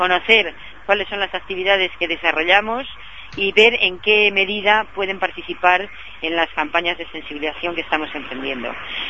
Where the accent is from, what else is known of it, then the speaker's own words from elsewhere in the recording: Spain; como mujer española, una a veces se siente un poco frustrada